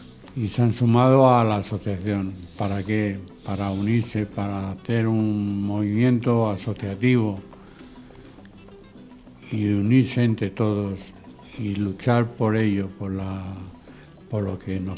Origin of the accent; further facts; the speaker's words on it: Leganés, Community of Madrid, Spain; Aunque somos de Leganés, somos de Fuenlabrada también y de la zona sur.